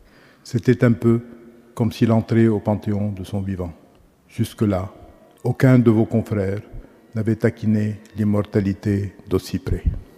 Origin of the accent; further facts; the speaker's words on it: Lebanon; Liban, j'apporterai avec moi tout ce que mes deux patries m'ont donné. Mes origines, mes langues, mon accent, mes convictions, mes doutes